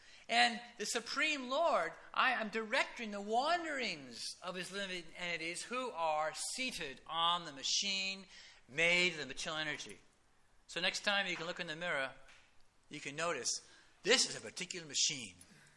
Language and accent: English; the West, United States; because I grew up in the Western field in the U.S.